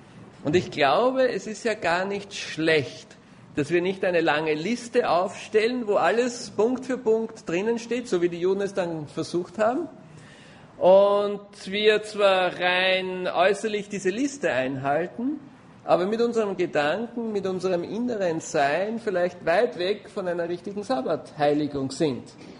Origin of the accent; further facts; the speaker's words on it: Austria; Ich kenne das da bei uns in Österreich eigentlich nicht so.